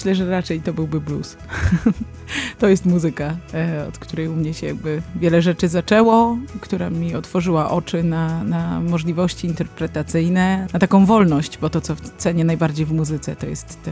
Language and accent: Polish; Grabiny-Zameczek, Pomeranian Voivodeship, Poland; pochodzę z małej wsi, z Grabin Zameczku, z Żuław Gdańskich. To jest bardzo malutka miejscowość niedaleko Pruszcza Gdańskiego i też jakby tęsknię za tym miejscem.